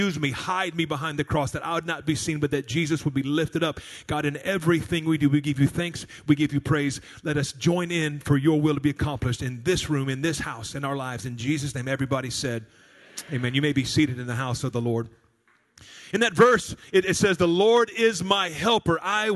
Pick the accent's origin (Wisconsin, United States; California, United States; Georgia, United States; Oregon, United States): Georgia, United States; Atlanta; born there; I was born in Atlanta, Georgia. I was born in that.